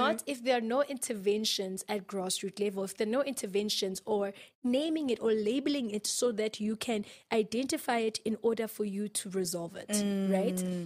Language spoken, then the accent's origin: English; Durban, KwaZulu-Natal, South Africa; I'm from Durban.